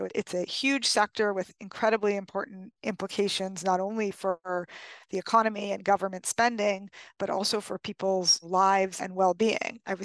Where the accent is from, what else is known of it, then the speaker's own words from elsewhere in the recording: New York City, New York, United States; I grew up in New York City. Both of my parents are academics, or both biologists, actually.